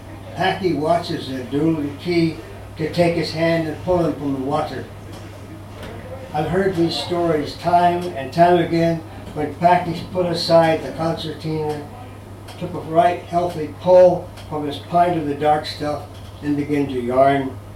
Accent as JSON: {"language": "English", "region": "Oregon", "country": "United States", "moved": "yes", "said": "which comes exactly from where I'm from Oregon."}